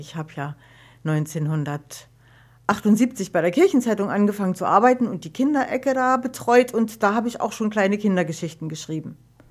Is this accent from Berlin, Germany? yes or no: no; Eisenach, Thuringia, Germany; ich bin ja in Eisenach zur Schule gegangen.